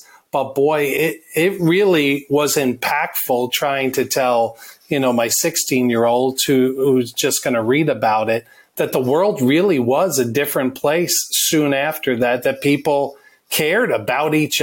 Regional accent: New York, United States; And, short story, we grew up in New York, right north of the city.

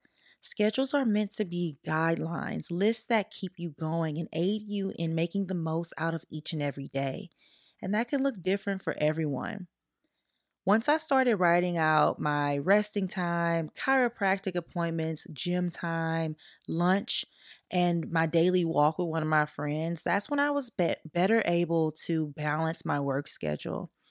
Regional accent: Louisiana, United States; because y'all know I'm from Louisiana, and it was around Mardi Gras.

